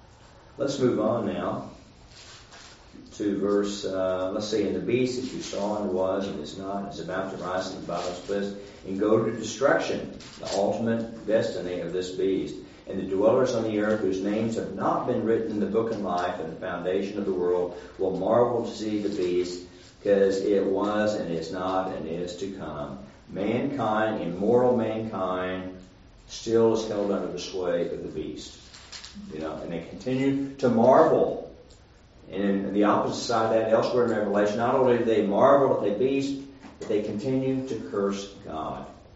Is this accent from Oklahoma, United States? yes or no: yes; Oklahoma, United States; I was born and raised in Oklahoma, and we have mountains in eastern Oklahoma.